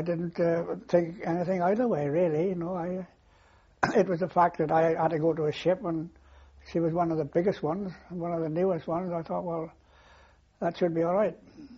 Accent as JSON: {"language": "English", "town": "Pontypridd", "region": "Wales", "country": "United Kingdom", "moved": "as an adult", "lives_now": "Plymouth, United Kingdom", "said": "Well, no, I came from Wales originally, joined the Navy from Wales, but I got married down here in 1932, and I've been down here ever since."}